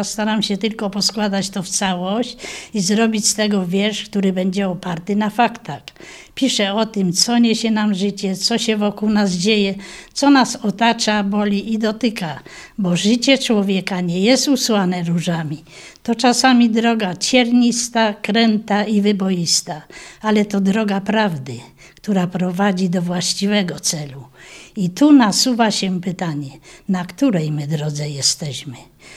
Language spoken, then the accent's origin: Polish; Głogoczów, Lesser Poland, Poland; urodziłam się w Głogoczowie 8 lutego 1944 roku. Dolne Górne Szwaby to dzielnica moja, gdzie mój dom rodzinny, gdzie moja ostoja. Tu zostałam żoną, mamą, potem babcią.